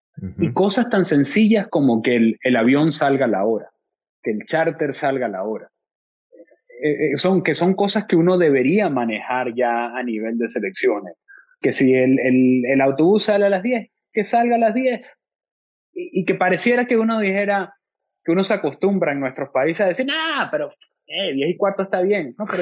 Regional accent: Venezuela; porque al final de cuentas soy venezolano y lo llevo en la sangre. Y Venezuela siempre será mi país.

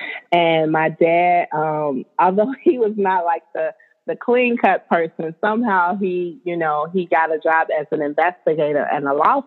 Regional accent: Chicago, Illinois, United States; moved away as an adult; now in Atlanta, United States; So I am from Chicago. I lived on the west side of Chicago all of my life up until July 2017. I decided to relocate me and my family to a suburb, and in the surrounding areas of Atlanta, Georgia.

